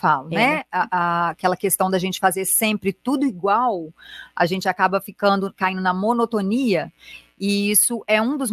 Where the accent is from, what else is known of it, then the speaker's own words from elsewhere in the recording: Belo Horizonte, Minas Gerais, Brazil; Sou de Belo Horizonte mesmo.